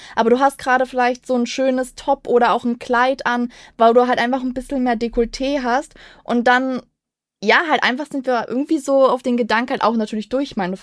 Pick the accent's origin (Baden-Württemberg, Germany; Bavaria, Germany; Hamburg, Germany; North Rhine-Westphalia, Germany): Baden-Württemberg, Germany; Merdingen; wir kommen ja aus der Nähe von Freiburg und ja, eigentlich so ein ganz kleines Nebenörtchen neben Freiburg, und zwar Merdingen.